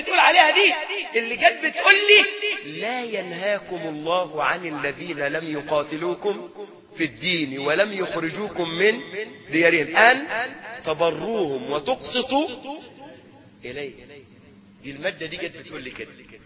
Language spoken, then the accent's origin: Arabic; Egypt; احنا في عندنا في مصر قوانين فرنسية